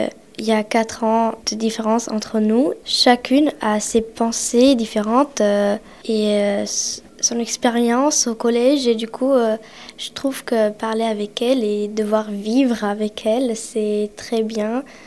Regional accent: Romania; now in Saint-Nazaire, France; De la Roumanie.

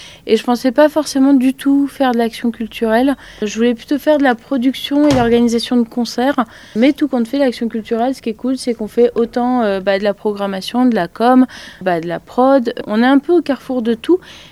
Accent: Bourges, Centre-Val de Loire, France; moi, je viens de Bourges, donc une ville au centre de la France où il y a un festival. Et depuis que j'étais petite, j'allais voir des spectacles.

